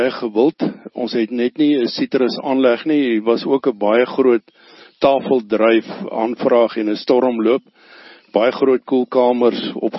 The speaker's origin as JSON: {"language": "Afrikaans", "town": "Ellisras", "region": "Limpopo", "country": "South Africa", "tie": "born there", "said": "Ja, ek is my hier gebore op Ellisras 1953"}